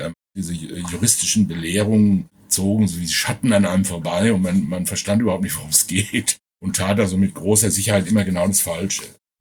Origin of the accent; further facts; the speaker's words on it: North Rhine-Westphalia, Germany; born there; Ich bin im Sauerland geboren, 1953. Mein Vater war Sudetendeutscher, also tschechischer Staatsbürger, der dann nach 1945 vertrieben wurde und als sogenannter Vertriebener dann da ins Sauerland gewiesen wurde.